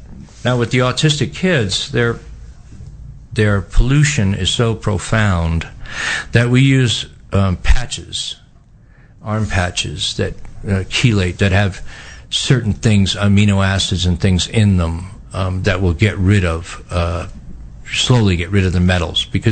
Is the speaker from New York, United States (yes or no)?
yes; New York, United States; But it probably lent itself, since I grew up in New York, it probably lends itself to me being a lot healthier